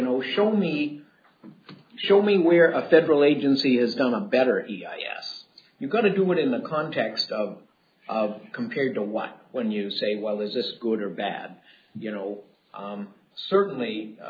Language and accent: English; Juneau, Alaska, United States; I'm from Juneau